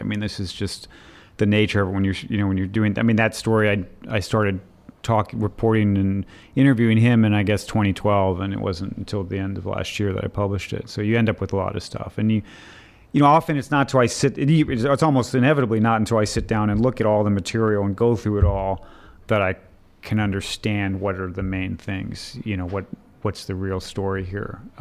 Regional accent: Missouri, United States; I mean, I grew up in mid-Missouri. I think that's as American as you can get.

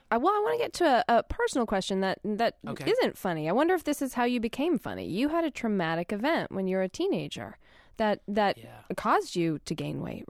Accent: Georgia, United States; I'm from Georgia

